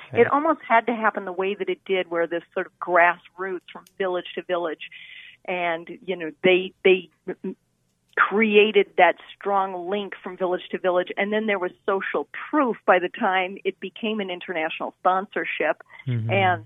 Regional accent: Minneapolis, Minnesota, United States; It really started when I was 12 years old, and I was growing up in Minneapolis, having a great childhood.

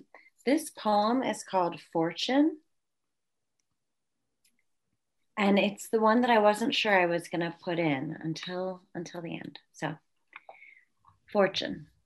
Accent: United States; all the things that I know that I, as an American civilian, am not supposed to know

